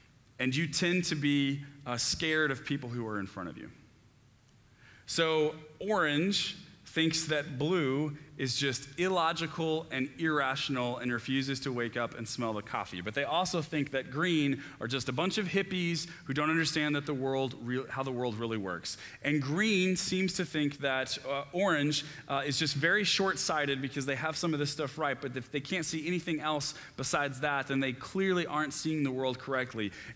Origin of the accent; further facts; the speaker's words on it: Texas, United States; now in Chicago, United States; So when I was growing up in Texas, there was a church in Houston, Joel Osteen's church